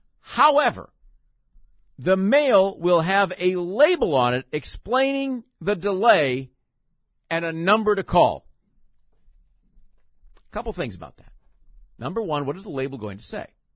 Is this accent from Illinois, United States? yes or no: yes; Chicago, Illinois, United States; I only asked that because I grew up in Rogers Park.